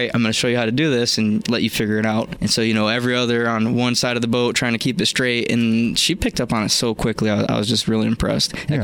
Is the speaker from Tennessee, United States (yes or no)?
no; Berrien Center, Michigan, United States; now in Berrien Springs, United States; Yeah, I was born in Berrien Center and been here my whole life, pretty much. I live in Berrien Springs.